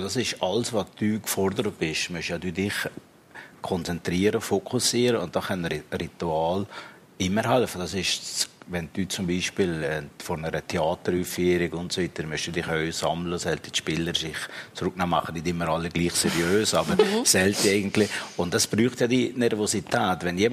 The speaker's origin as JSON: {"language": "German", "region": "Valais", "country": "Switzerland", "said": "Ja, ich weiss, dass ich einer bin."}